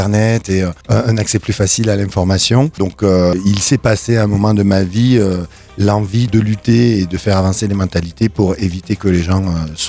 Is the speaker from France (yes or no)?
yes; Carmaux, Occitanie, France; moi je suis issu d'une ville du Tarn qui s'appelle Carmo qui est très connue pour ses mines et pour Jean Jaurès